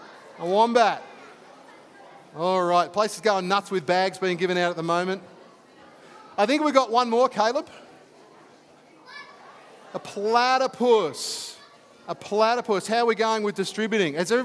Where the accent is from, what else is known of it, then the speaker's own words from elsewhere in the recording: Australia; I love our country of Australia. I'm a huge fan of it. I love being an Aussie